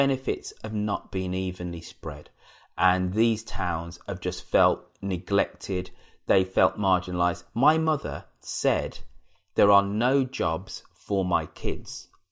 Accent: Birmingham, West Midlands, United Kingdom; my hometown of Birmingham.

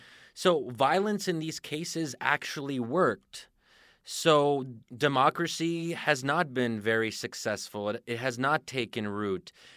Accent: United States; and then I, as an American, will have to respect that outcome

